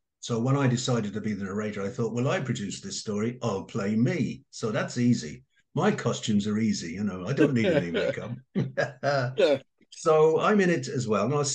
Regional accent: Ireland; now in England, United Kingdom; You might have gathered I'm from the Emerald Isle, but I've lived mostly in England

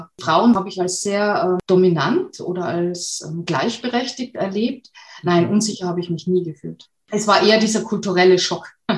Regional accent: Austria; moved away as an adult; now in Germany; Ich bin in Österreich geboren und auch aufgewachsen bis zu meinem 18. Lebensjahr, kam dann durch den Wunsch, an die Kunstakademie zu gehen und Bildhauerei zu studieren nach Deutschland.

